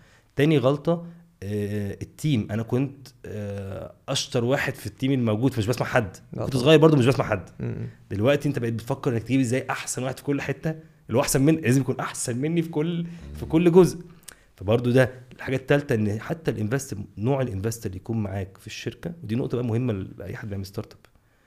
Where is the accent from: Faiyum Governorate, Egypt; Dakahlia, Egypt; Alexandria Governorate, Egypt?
Alexandria Governorate, Egypt; Alexandria; انا اصلا من اسكندريه